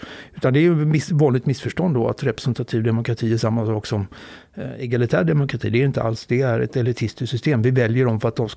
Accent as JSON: {"language": "Swedish", "town": "Gothenburg", "region": "Västra Götaland County", "country": "Sweden", "tie": "born or raised there", "also_born_or_lived": "Skara", "said": "till jag var 6 år gammal och sen flyttade jag till Göteborgsregionerna."}